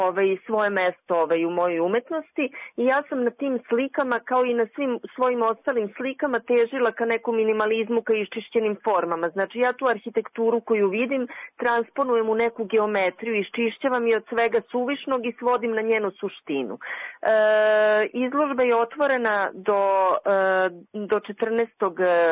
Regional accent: New Belgrade, Belgrade, Serbia; Odrasla sam u Novobeogradskom bloku, okružena istovetnim zgradama

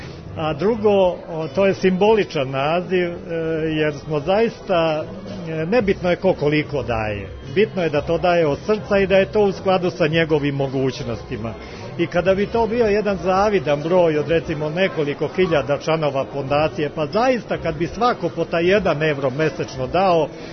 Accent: Kosjerić, Šumadija and Western Serbia, Serbia; born there; now in Belgrade, Serbia; svi smo rođeni u Kosjeriću i tu u njegovoj okolini, a ceo radni vek smo sva četvorica proveli u Beogradu.

